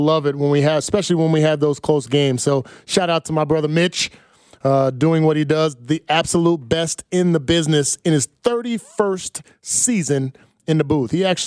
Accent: New Jersey, United States; I know people. I'm from Jersey. I know people.

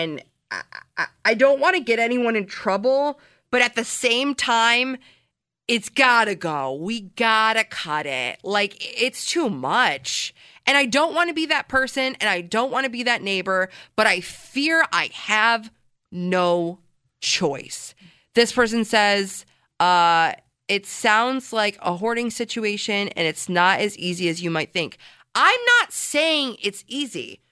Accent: Canandaigua, New York, United States; obviously, you guys know that I grew up in Canandaigua, so I've been going to Roseland Water Park my whole life, my whole childhood

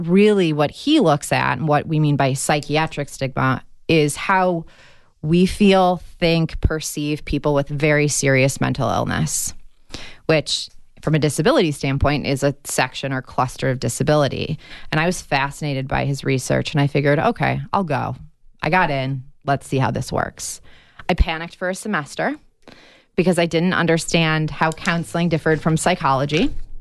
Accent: Michigan, United States; I'm from Michigan, so what I consider the real Midwest, East Coast Midwest.

